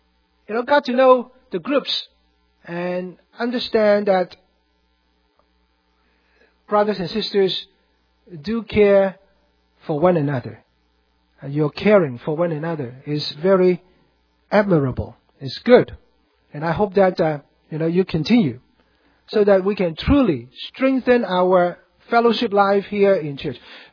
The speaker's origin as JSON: {"language": "English", "country": "Hong Kong", "tie": "born or raised there", "said": "Really, even when I was growing up in Hong Kong and here."}